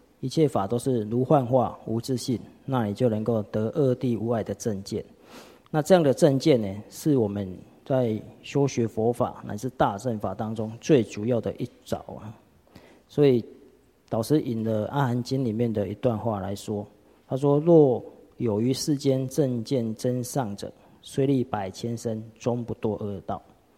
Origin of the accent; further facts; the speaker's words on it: Qijin, Kaohsiung, Taiwan; born there; 我出生在旗津啊，旗津大家知道吗？是一个海岛啊，但是我不会游泳啊。我出生在海岛